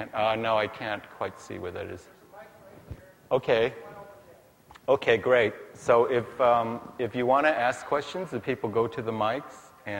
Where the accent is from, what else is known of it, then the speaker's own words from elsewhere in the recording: San Francisco, California, United States; my very interesting life growing up in San Francisco